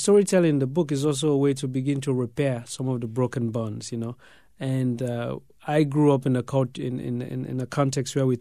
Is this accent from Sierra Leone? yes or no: yes; Sierra Leone; first language Mende; English is a second language; I speak some languages in Sierra Leone, in particular Mende, which is my mother tongue.